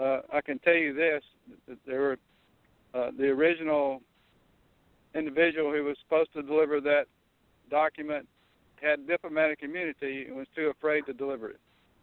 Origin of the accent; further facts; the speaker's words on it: Dothan, Alabama, United States; But I was born in Dothan, Alabama, and still live there. I went off to college at Auburn University, where I graduated in 1977.